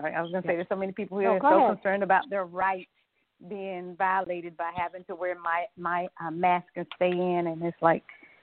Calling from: Atlanta, Georgia, United States; I'm calling from Atlanta, Georgia now.

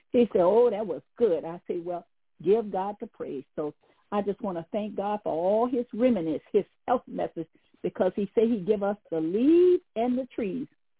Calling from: New Orleans, Louisiana, United States; I'm calling from New Orleans.

